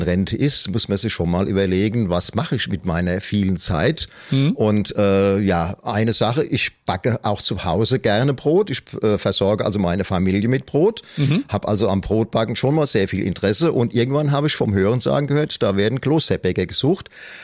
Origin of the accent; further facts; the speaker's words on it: Seligenstadt, Hesse, Germany; Das heißt, der Main bildet bei uns in Seligenstadt die Grenze. Unsere Seite ist hessisch.